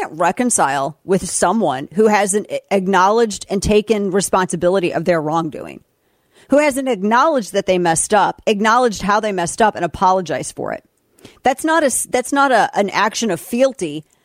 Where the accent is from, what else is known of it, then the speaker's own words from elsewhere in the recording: St. Louis, Missouri, United States; And I'm from St. Louis.